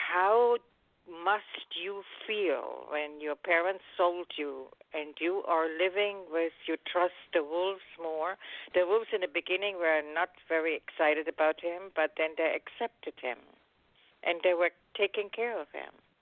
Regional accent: Germany; growing up in Germany, it was like this. I was living with my parents, my grandparents.

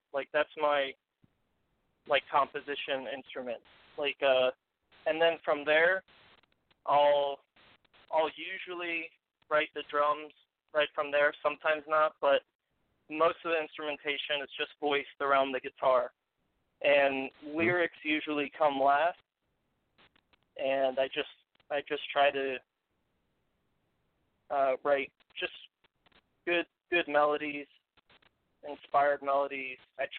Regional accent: Orlando, Florida, United States; I'm from Florida originally.

